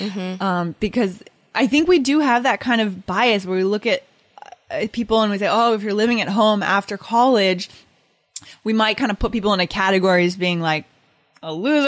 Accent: New Hampshire, United States; moved away as an adult; when I turned 18, I went to college in Virginia. So that's pretty far south. I grew up in New Hampshire, and I remember being really upset to leave my parents

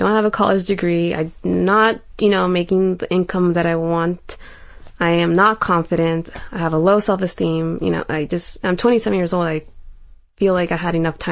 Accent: San Francisco, California, United States; I'm 27 years old. I came from San Francisco, California.

